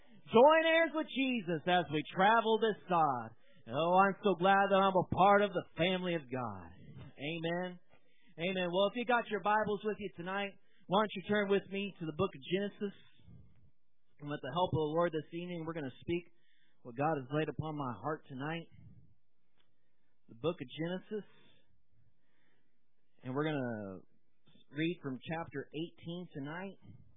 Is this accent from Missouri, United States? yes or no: yes; Missouri, United States; And so, again, we're from Southwest Missouri. We live in a small town called Monette, about a population of 10,000 people.